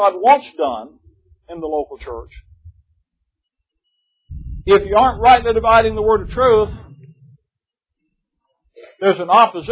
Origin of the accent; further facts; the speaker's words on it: Gulf Coast, United States; I don't know what you catch out there. I'm from the Gulf Coast.